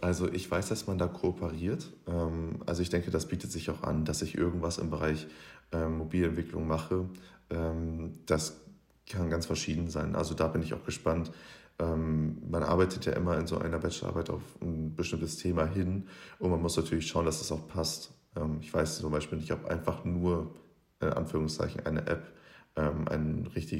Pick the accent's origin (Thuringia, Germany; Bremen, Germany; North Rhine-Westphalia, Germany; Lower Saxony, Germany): Lower Saxony, Germany; Ich komme aus Niedersachsen